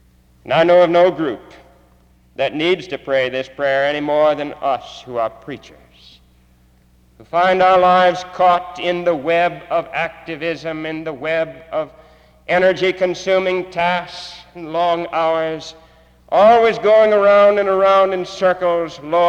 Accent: Orlando, Florida, United States; I never will forget when I got to Mars Hill College, coming from Orlando, Florida, my hometown, 600 miles, first time away from home for any length of time

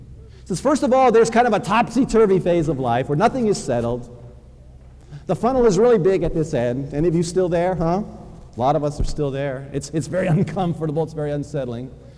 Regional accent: Hawaii, United States; I was born and raised in Hawaii. My dad was born and raised there

